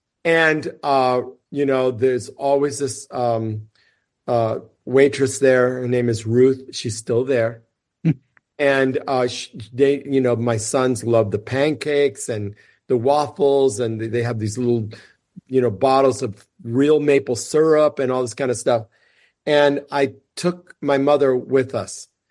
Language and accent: English; United States; born there; She was from Cuba. I was born in the United States, so that officially makes me a dreamer.